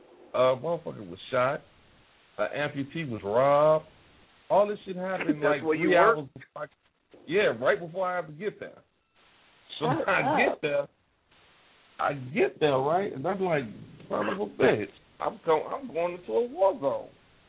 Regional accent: Gary, Indiana, United States; It's just the simple fact that I'm from Idaho, Gary, Indiana, and Ivanhoe Project.

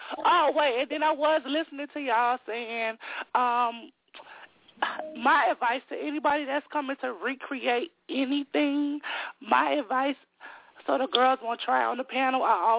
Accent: Arizona, United States; I'm not from Florida. If y'all think I'm from Florida, then I'll be from Florida. I told y'all from Arizona, baby.

